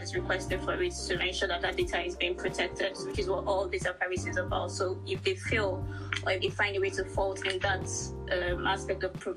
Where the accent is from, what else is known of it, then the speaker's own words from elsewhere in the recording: Nigeria; I'm from Nigeria and I'm currently doing a master's degree in information security.